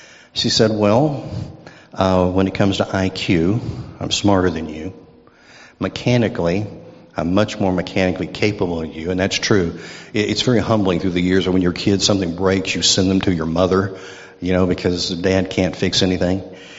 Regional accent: Irving, Texas, United States; also born or lived in Dallas; I was born in Dallas and raised in Irving, Texas.

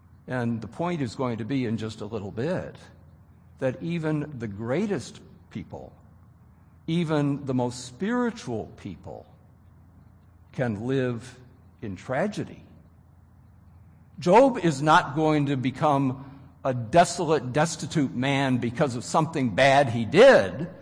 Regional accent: Wheaton, Illinois, United States; a family that lived up near my hometown in Wheaton, Illinois

